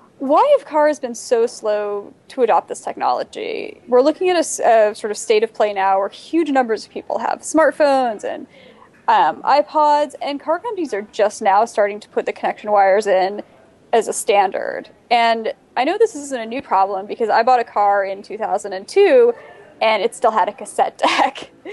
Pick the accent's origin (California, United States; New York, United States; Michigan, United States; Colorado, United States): New York, United States; I'll be completely transparent here. I'm a New Yorker and I don't actually own a car.